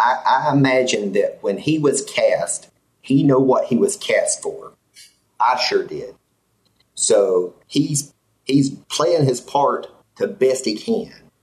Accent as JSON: {"language": "English", "region": "North Carolina", "country": "United States", "said": "I'm from North Carolina."}